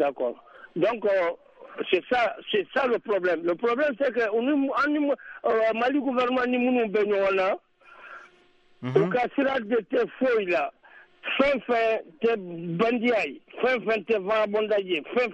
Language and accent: French; Ménaka, Mali; Je suis natif de Menaka, je les connais très bien.